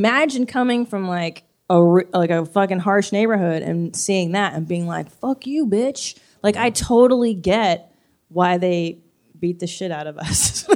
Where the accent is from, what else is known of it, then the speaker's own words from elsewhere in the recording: California, United States; I grew up in the Valley, 818.